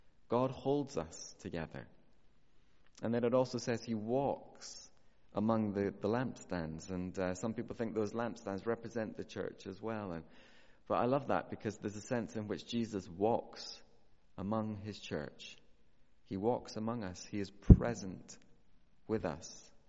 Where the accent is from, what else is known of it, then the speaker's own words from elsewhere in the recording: United Kingdom; I think sometimes part of being British, isn't it, that we maybe put on the stiff upper lip